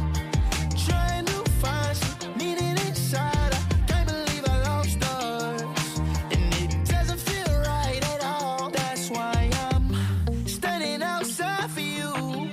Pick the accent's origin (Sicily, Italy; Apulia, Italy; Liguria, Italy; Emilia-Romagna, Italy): Apulia, Italy; Gemini; A parte che sono di Gemini, che è frazione di Ugento.